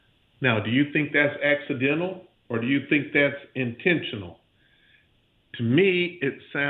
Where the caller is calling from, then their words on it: Pensacola, Florida, United States; I'm calling from Pensacola, Florida.